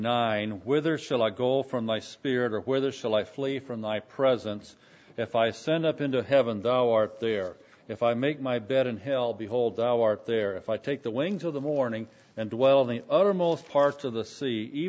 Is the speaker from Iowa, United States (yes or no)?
yes; Iowa, United States; Barbara and I grew up in Butler County, Iowa, northern part of the state. She grew up in a little town of 100 people, and I grew up on a farm.